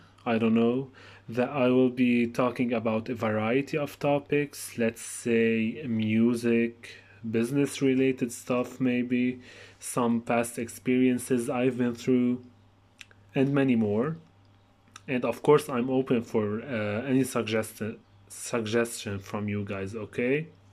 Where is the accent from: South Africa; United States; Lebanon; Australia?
Lebanon; from Lebanon, and I'm 23 years old.